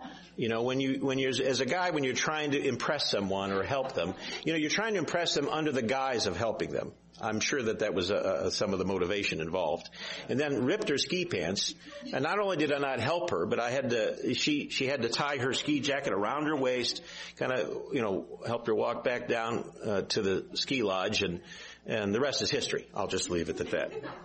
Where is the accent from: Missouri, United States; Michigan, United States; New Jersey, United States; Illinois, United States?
Michigan, United States; And I came from Michigan and I skied some.